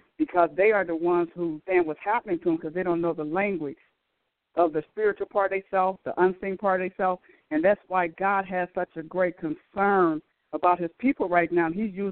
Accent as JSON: {"language": "English", "town": "Akron", "region": "Ohio", "country": "United States", "said": "And I'm from Akron, Ohio."}